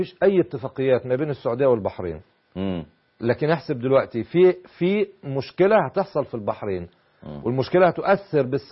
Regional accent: Egypt; حتى لو انا كمصري عمري ما اعمل لمصلحة دولة غير بلدي.

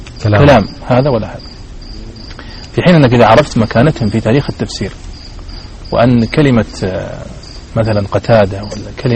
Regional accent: Riyadh, Riyadh Province, Saudi Arabia; على سبيل المثال عندنا في الرياض مثلا

